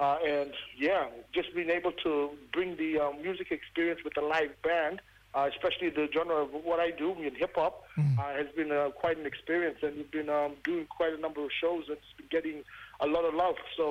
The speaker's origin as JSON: {"language": "English", "region": "Queensland", "country": "Australia", "lives_now": "Cairns, Australia", "said": "My mob's from up in the Torres Straits. Good one, my little girl from the top western region. I'm from the Torres Straits, currently live here in Cairns."}